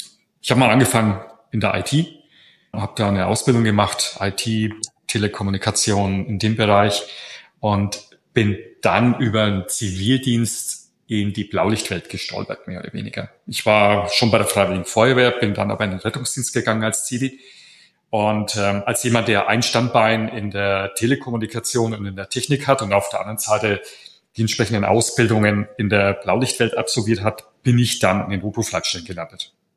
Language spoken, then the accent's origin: German; Nuremberg, Bavaria, Germany; Ich komme aus Nürnberg